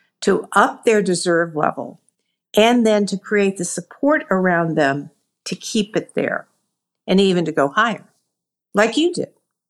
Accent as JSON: {"language": "English", "town": "Columbia", "region": "Missouri", "country": "United States", "tie": "born or raised there", "said": "I grew up in Missouri, Columbia, Missouri, to be exact."}